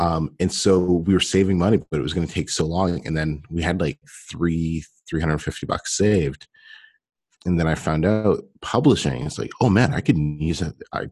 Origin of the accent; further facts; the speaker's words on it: Canada; now in Mexico; So I'm from Canada, and my wife's from Mexico, Monterey.